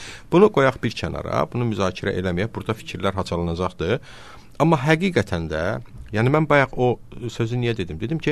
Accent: Shamkir, Shamkir District, Azerbaijan; Yəni, mən Şəmkirliyəm, sizdən yaxşı bilirəm bunu.

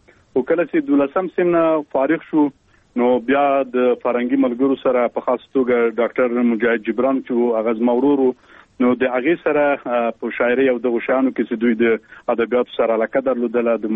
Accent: Khost, Afghanistan; born there; او زه په خوست ولایت کې پیدا شوم او عمر می تقریبا اوس نو 28 کلنې ته برسېږي

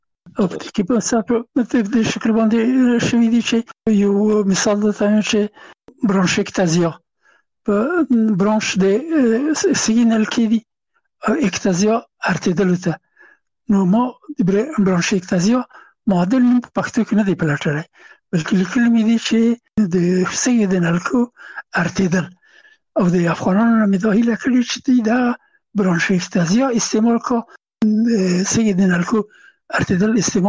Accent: Afghanistan; now in France

